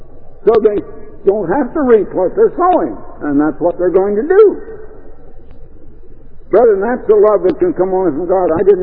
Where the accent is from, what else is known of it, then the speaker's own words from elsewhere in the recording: Iowa, United States; now in Oregon, United States; when we came out to Oregon in 1924, and when we came from Iowa, and when we arrived out in Oregon